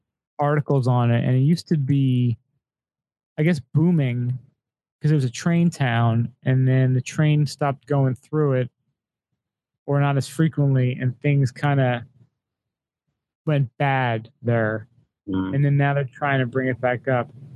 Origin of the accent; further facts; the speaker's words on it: New Jersey, United States; We're from Jersey.